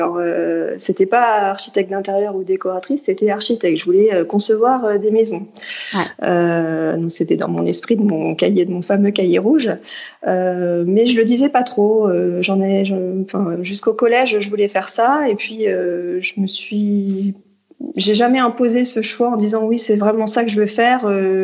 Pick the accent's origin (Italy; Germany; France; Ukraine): France; Hauts-de-France; je suis du nord de la France, donc une petite ville à côté de Dunkerque. Voilà, donc j'ai grandi au bord de la mer du Nord. Voilà, dans une maison avec un jardin. J'étais tout près de la plage.